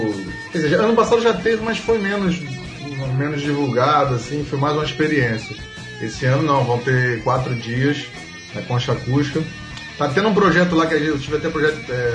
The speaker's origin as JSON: {"language": "Portuguese", "region": "Rio de Janeiro", "country": "Brazil", "said": "Porque, na verdade, eu sou carioca, né? É, sou de Campo Grande, né? Não no Mato Grosso do Sul, mas no Campo Grande, subúrbio do Rio, né?"}